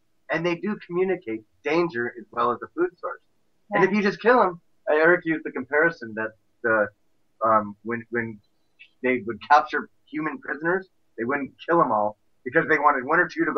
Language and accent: English; Ireland; I came from Ireland. I love gardenias.